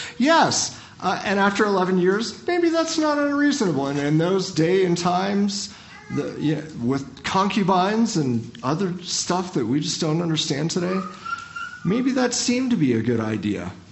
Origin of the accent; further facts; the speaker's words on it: Ohio, United States; I'm from Ohio.